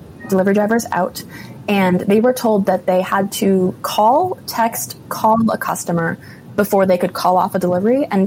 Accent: Massachusetts, United States; I grew up in Massachusetts, which is like right on the water. So we've gotten a lot of storms like that before.

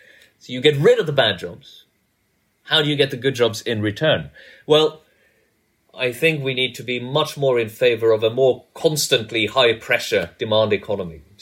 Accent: Norway; You're right to bring up that I grew up in Norway and, you know, Norway or Scandinavia in the late 70s, early 80s when I was a child

